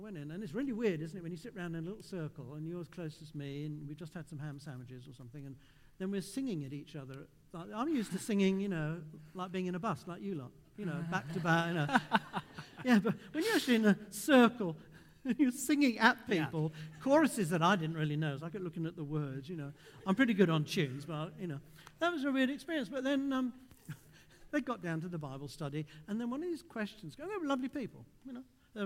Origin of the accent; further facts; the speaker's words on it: London, United Kingdom; I'm from London.